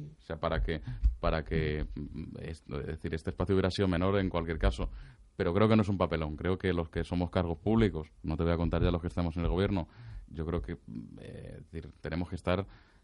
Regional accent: Madrid, Community of Madrid, Spain; los que somos de Madrid pues ya estamos curados del panto

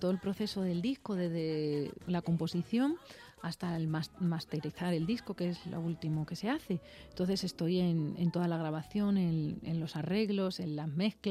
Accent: Toledo, Castilla-La Mancha, Spain; born there; Yo nací en Toledo

